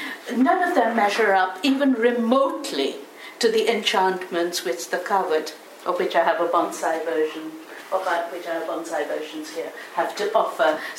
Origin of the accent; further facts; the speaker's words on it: India; So I'll try to do my best to begin, because I've lots, you know, I'm Indian, and thousands of things crowd into my mind every time I want to speak.